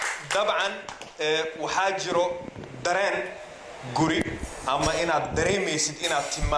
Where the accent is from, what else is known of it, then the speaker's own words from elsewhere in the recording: Mogadishu, Banaadir, Somalia; now in Sweden; magaaladan ayaan ku dhashay ku barbaaray, haddana Sweden ayaa gudoomiye degmo ka ahay isla markaana duqa magaaladaas.